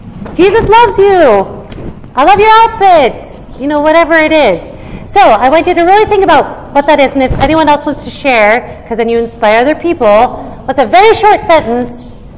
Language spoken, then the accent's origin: English; Los Angeles, California, United States; I grew up in Los Angeles, where you go to the airport, and I used to love the Hare Krishnas.